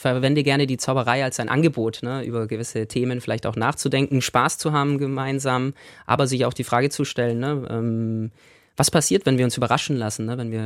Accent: Ursberg, Bavaria, Germany; wo ich aufgewachsen bin, Ursberg, da sind ja über 2000 Menschen mit Behinderung stationiert. Es war ein besonderes Umfeld. Bin da zur Grundschule gegangen und zum Gymnasium.

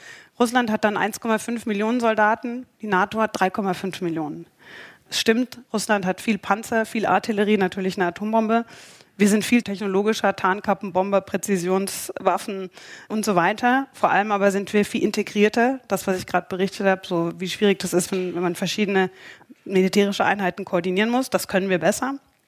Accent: Munich, Bavaria, Germany; Ich bin in München aufgewachsen

